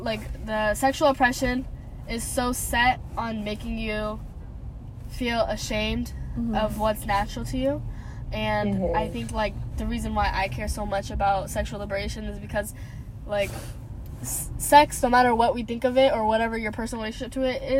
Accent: United States; Well, I'm an immigrant, but I was raised in the U.S. but I'm from East Africa

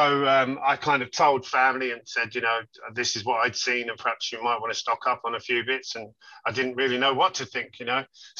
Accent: Milton Keynes, South East England, United Kingdom; I would just say that I'm actually from Milton Keynes, which is like the next borough over.

